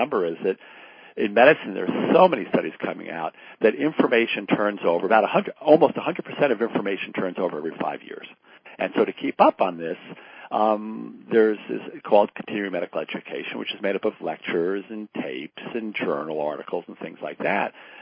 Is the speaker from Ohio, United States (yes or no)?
no; Connecticut, United States; I come from Pfizer country, and our town is close to Groton, Connecticut